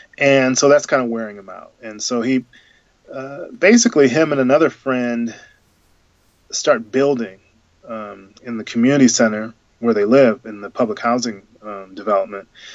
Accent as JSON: {"language": "English", "region": "Missouri", "country": "United States", "tie": "born or raised there", "said": "And so even though I'm from, you know, born and raised in Missouri and grew up very differently from Lolly"}